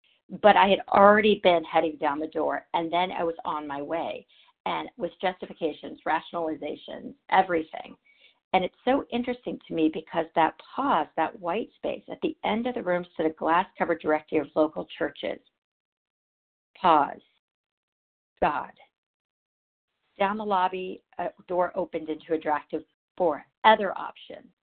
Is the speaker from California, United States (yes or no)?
yes; California, United States; from Southern California.